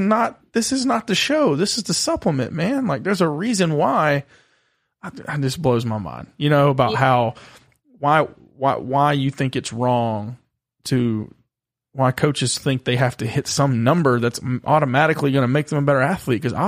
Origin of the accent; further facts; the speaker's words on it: United States; and I'm American